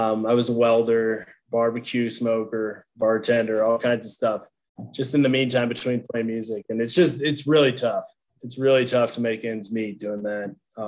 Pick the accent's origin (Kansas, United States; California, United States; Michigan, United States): Kansas, United States; I'm from Kansas, and I grew up around. My family wasn't into farming or agriculture, but most of the people I grew up around were